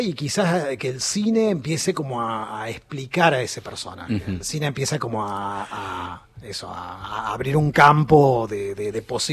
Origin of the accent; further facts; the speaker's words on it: Córdoba, Argentina; Yo soy de la ciudad de Córdoba. No, tampoco. No soy de pueblo, no, no.